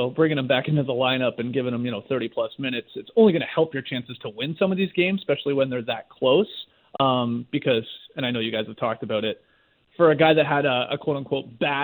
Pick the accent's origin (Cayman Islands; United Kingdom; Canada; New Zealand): Canada; now in United States; I love it, especially as a Canadian down here in the States.